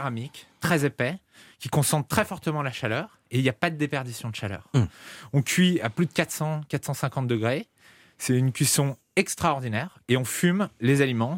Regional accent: Lyon, Auvergne-Rhône-Alpes, France; Alors, moi, à l'origine, je suis lyonnais.

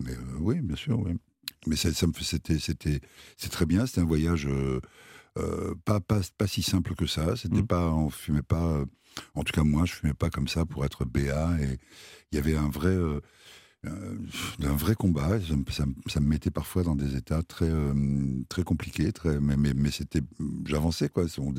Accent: Paris, Île-de-France, France; born there; moi je suis né ici en France, à Paris

